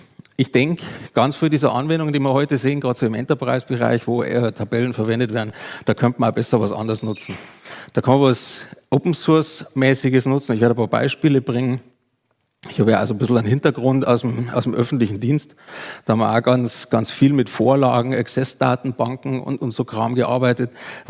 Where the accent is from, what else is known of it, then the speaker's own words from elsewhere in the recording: Southern Germany, Germany; Also, wer dialekttechnisch, ich komme aus dem Süden, bitte Rückfragen gleich. Ich weiß, manchmal bin ich nicht ganz verständlich.